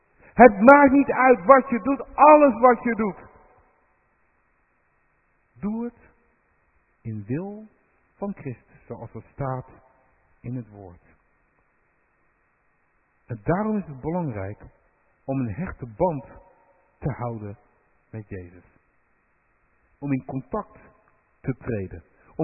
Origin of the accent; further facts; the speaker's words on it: Rotterdam, South Holland, Netherlands; Ik ben namelijk opgegroeid in de stad, ik kom uit Rotterdam